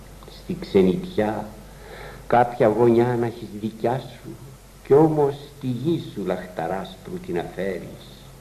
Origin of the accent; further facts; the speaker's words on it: Symi, South Aegean, Greece; γύρισα στο νησί μου, στη Σίμη